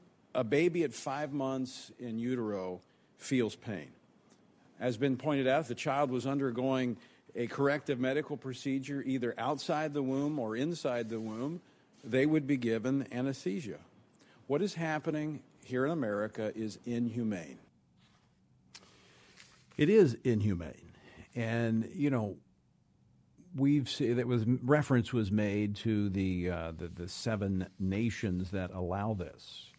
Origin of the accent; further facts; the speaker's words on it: Louisiana, United States; I mean, like my home state of Louisiana, highest churched population in the country